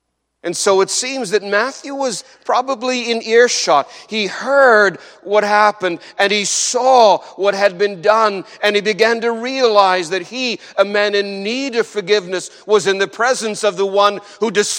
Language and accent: English; Canada; It had all kinds of taxes that we pay as Canadians.